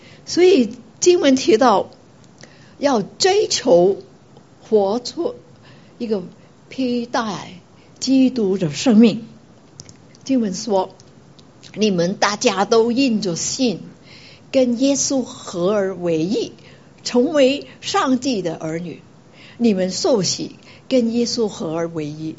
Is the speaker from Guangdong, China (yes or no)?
yes; Guangzhou, Guangdong, China; 我们广州人说鬼佬、洋鬼子，就是他们是鬼啊。